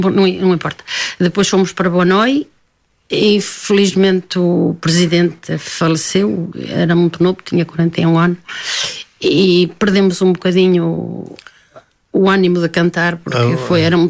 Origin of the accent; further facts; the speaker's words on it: Minho, Portugal; Sou minhota, mas a minha voz dá mais para o Ribatejo.